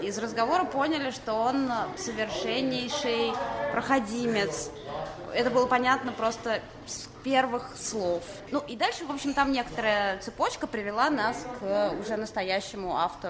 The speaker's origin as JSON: {"language": "Russian", "country": "Russia", "said": "я журналист из России"}